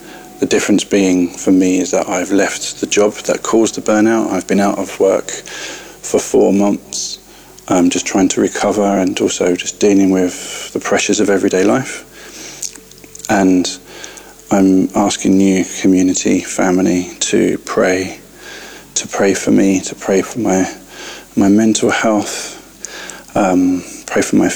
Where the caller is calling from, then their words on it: London, United Kingdom; I'm calling in from London in the UK.